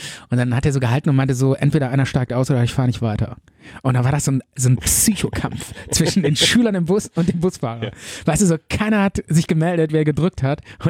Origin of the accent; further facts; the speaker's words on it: North Rhine-Westphalia, Germany; in so einem Dorf, wo ich aufgewachsen bin, hier in der Nähe von Bonn. Und ich war ja zwischendurch in der ganzen Welt, so in London, Miami, Amerika, überall.